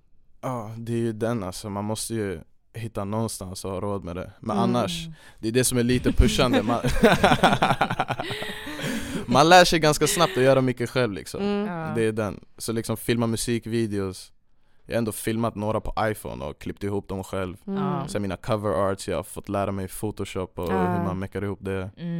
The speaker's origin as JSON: {"language": "Swedish", "town": "Uppsala", "region": "Uppsala County", "country": "Sweden", "tie": "born or raised there", "said": "jag kom ju från Uppsala från början och sen lämnade min hemmastad"}